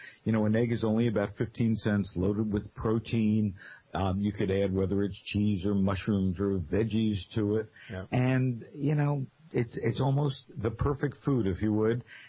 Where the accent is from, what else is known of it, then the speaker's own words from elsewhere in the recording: New Jersey, United States; I grew up in New Jersey, in a little Italian town in New Jersey, just north of Newark